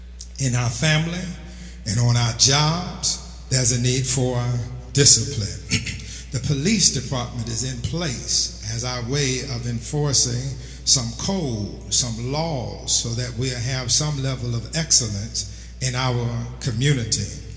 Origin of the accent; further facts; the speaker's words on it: New York, United States; accent: New York; My New York accent might be messing this up for your ear.